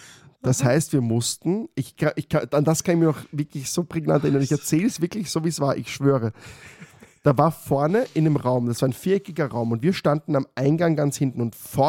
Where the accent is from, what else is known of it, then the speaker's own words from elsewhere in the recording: Austria; ist der Österreicher, wie man uns halt kennt.